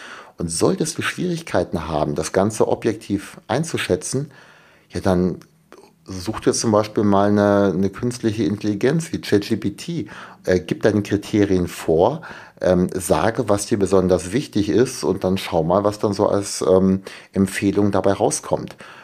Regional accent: Föhr, Schleswig-Holstein, Germany; hier komme ich aus Föhr, das ist wirklich sehr, sehr klein.

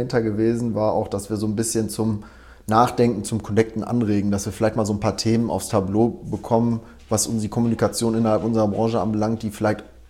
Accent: Dortmund, North Rhine-Westphalia, Germany; Wie man das so bei uns im Ruhrgebiet macht.

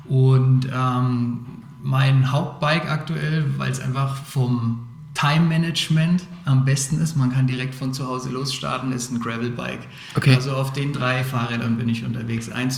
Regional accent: Lichtenfels, Bavaria, Germany; also born or lived in Munich; Ich bin tatsächlich in Lichtenfels geboren und bin hier in der Gegend aufgewachsen, auf dem Land. Und bin schon immer hier sozusagen. Ich war dann zwischendurch mal in München, 8 Jahre Studium und Arbeit.

